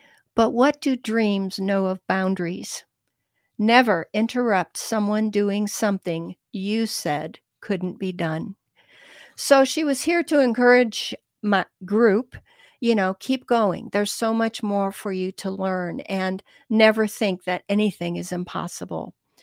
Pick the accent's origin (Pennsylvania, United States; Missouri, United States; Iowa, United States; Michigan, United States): Michigan, United States; I'm from Michigan, so I know what he looks like.